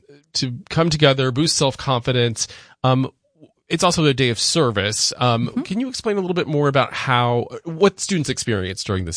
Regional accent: Indianapolis, Indiana, United States; I'm from Indianapolis.

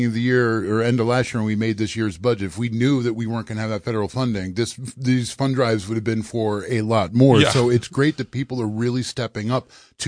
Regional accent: Roscoe, United States; some of the first real live rock and roll that I encountered as a young person, you know, growing up in Roscoe.

